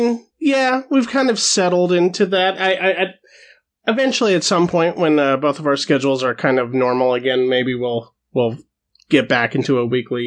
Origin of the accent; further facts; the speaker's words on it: Idaho, United States; we're from Idaho. So it was really difficult to find anybody who had even a semblance of decent taste in anything in a cultural dead zone.